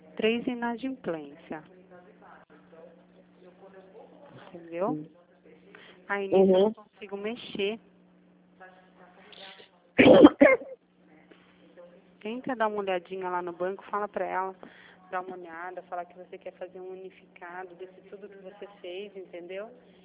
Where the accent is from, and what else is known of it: Sorocaba, São Paulo, Brazil